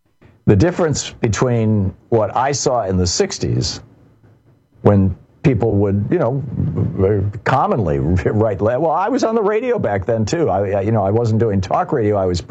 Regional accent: Lansing, Michigan, United States; Or I remember once back in the 60s when I was in Lansing, Michigan, growing up in Lansing

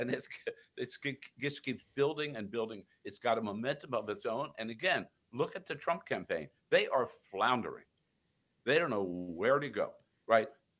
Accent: Delaware, United States; We're both from Delaware, right? So special bonding there.

